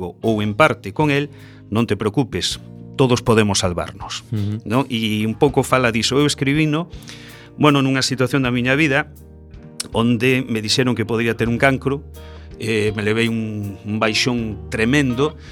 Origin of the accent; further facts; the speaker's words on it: Oleiros, Galicia, Spain; eu vivín Oleiros moitos anos, a nenez pasei nalí e bueno, eu son de Oleiros prácticamente, como quen di, non?